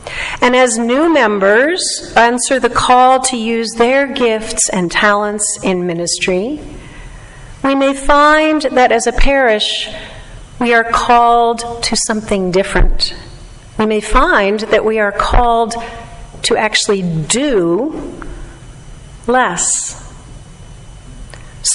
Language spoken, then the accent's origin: English; Vista, California, United States; when I go home to my hometown of Vista, where I grew up